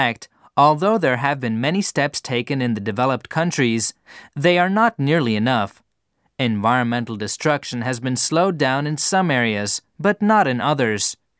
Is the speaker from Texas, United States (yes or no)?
no; New Jersey, United States; But while I've focused on issues in my home state of New Jersey, my research has also taken me to Canada, Norway, and Sweden.